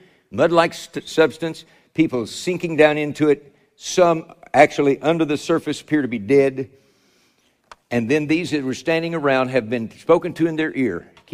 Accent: Oklahoma, United States; I'm from Oklahoma, okay?

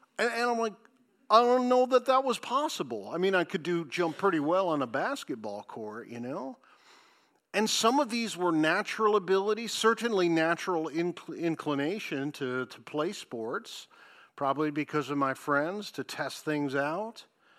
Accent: Detroit, Michigan, United States; born there; I was born in Henry Ford Hospital in Detroit, Michigan.

